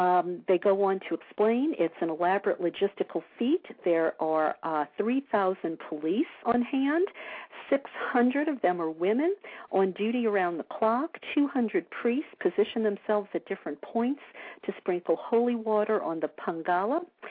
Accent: New Orleans, Louisiana, United States; because I come from New Orleans, is Mardi Gras.

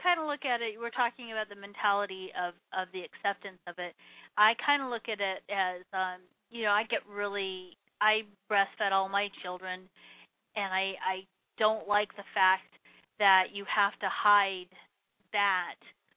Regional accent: Germany; I was raised in Europe where we had, you know, in Germany on certain nights out of the week

